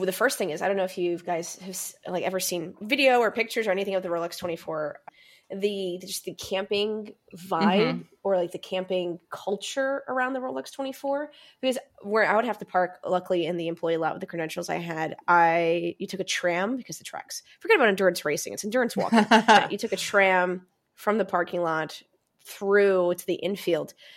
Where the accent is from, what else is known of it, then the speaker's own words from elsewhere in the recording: New York City, New York, United States; born there; because I was born in New York City, and I deeply apologize to all of your listeners born in this region.